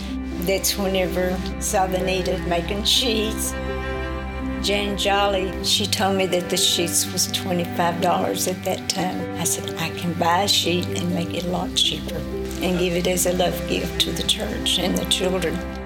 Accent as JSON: {"language": "English", "town": "Cleveland", "region": "Ohio", "country": "United States", "tie": "born or raised there", "said": "I was born and raised in Cleveland."}